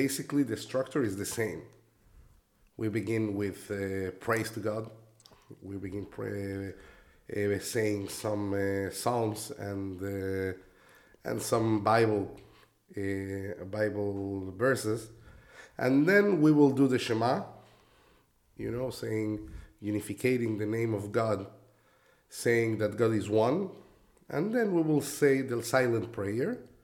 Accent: Mexico City, Mexico; I was born and I was raised in Mexico City.

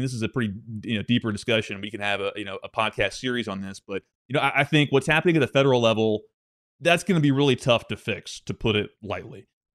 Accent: Arkansas, United States; I'm from Arkansas, born and raised. I live in Arkansas. I ran for statewide office here in Arkansas.

